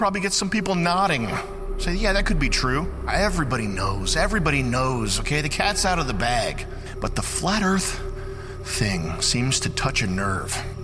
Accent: Wilton, Connecticut, United States; Oh, nice. I'm from Wilton.

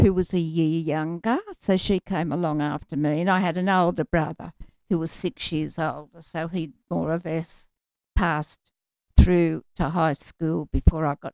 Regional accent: Sydney, New South Wales, Australia; I grew up in Kingsgrove, which is a suburb of Sydney in the St. George area.

